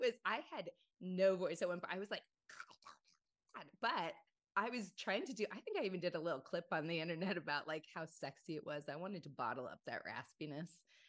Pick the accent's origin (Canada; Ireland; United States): Canada; born there; I often forget that I was born in Canada.